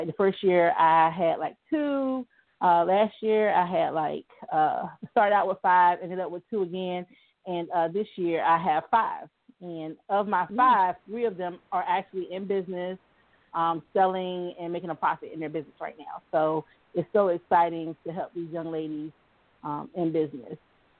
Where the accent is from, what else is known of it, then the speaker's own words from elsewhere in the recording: Virginia Beach, Virginia, United States; I'm originally from Virginia Beach area, and I was living in Norfolk